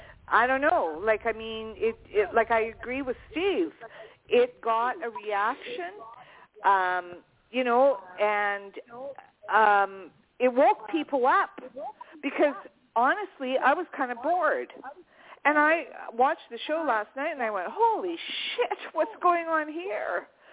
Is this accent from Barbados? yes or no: no; Canada; it's not because I'm Canadian.